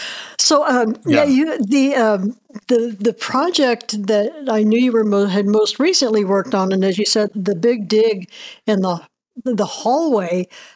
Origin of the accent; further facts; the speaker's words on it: Mattoon, Illinois, United States; and I grew up in Mattoon and lived here all my life